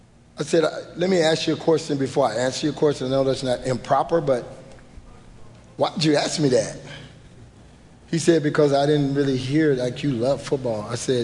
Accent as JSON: {"language": "English", "town": "Houston", "region": "Texas", "country": "United States", "tie": "born or raised there", "moved": "yes", "said": "But so I grew up in Houston, Texas. Any Texans in here? H-Town. Been living in Virginia for 40 years. And but I started off in Houston"}